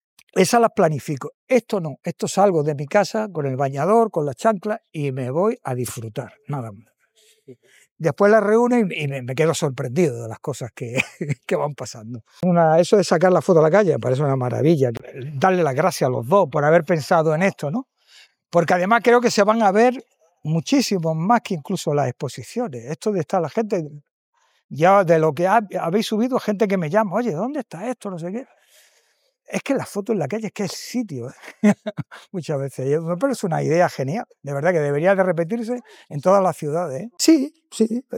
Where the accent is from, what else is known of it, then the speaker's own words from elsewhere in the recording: Melilla, Spain; now in San Pedro del Pinatar, Spain; Yo soy de Melilla y llevo ya más de 40 años aquí en San Pedro del Pinatar, en la zona del Mar Menor.